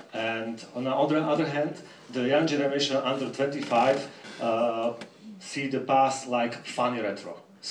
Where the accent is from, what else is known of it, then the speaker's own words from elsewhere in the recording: Slovakia; We are from Slovakia, from a country which was changed by the revolution.